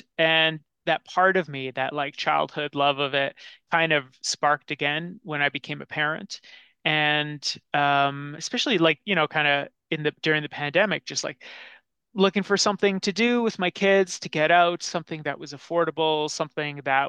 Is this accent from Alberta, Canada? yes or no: yes; High Prairie, Alberta, Canada; Growing up in High Prairie, Alberta, once a year